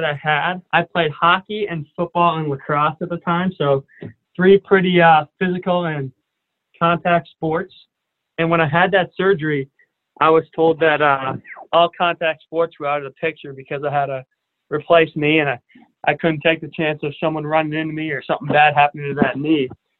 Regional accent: St. Paul, Minnesota, United States; I am from St. Paul, Minnesota. Grew up going to a Catholic school. My mom's a Catholic grade school teacher.

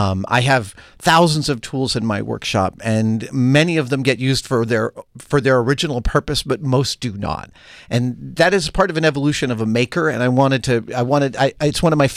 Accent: New York, United States; Negative. But I'm from New York, so am I an honorary Jew?

